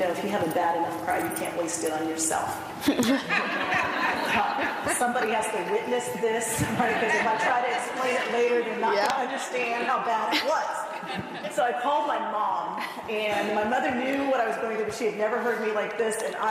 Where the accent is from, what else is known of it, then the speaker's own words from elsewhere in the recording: Denver, Colorado, United States; now in Atlanta, United States; We messaged each other and realized that although we grew up in Denver, Colorado, we were both living in Atlanta.